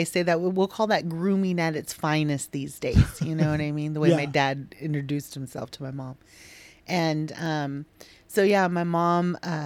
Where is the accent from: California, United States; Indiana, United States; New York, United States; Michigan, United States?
California, United States; Mendota; also born or lived in Fresno; I was born in Fresno, but lived in Mendota, like, between Mendota, Farban, Dos Palos, which are all just little stick towns.